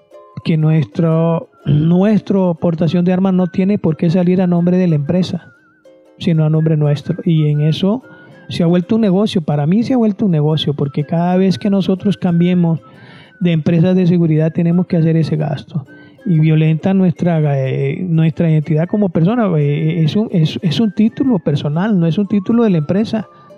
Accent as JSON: {"language": "Spanish", "country": "Costa Rica", "said": "como personas, como ciudadanos costarricenses"}